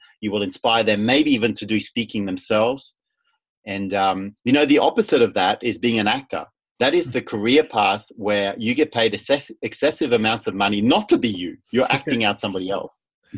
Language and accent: English; Vanuatu; I grew up in Vanuatu, and those islands can be pretty small.